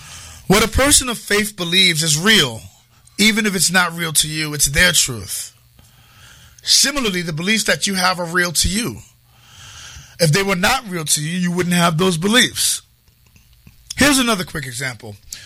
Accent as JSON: {"language": "English", "town": "New York City", "region": "New York", "country": "United States", "said": "from Harlem, the lowest paid man in the room"}